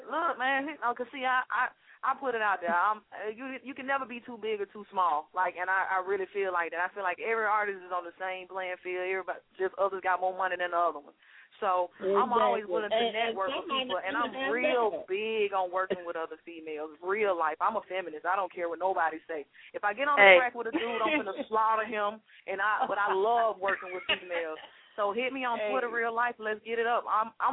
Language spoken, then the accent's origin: English; Decatur, United States; I can't help where I came from. I was raised raised in Decatur, real life.